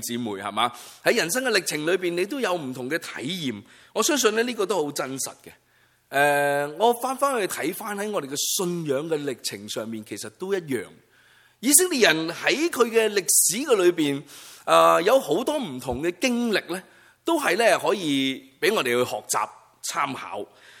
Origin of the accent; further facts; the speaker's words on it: China; 我不知道是不是我们中国人那句说话无三不成几